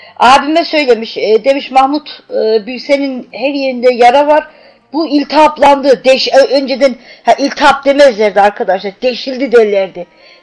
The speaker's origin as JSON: {"language": "Turkish", "town": "Turhal", "region": "Tokat", "country": "Turkey", "tie": "born or raised there", "also_born_or_lived": "Amasya", "said": "Tokat'ın Turhal ilçesinde oturuyorum. Aslen Amasyalıyım, Amasya doğumluyum. 1978'de Tokat'a taşınmışız, Turhal ilçesine taşınmışız biz. Babamlar yani, daha doğrusu ben çocukken."}